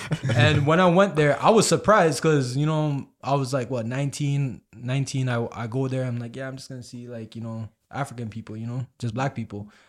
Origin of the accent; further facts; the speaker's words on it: Toronto, Ontario, Canada; growing up in Toronto, you're very exposed to all these cultures and behaviors like that.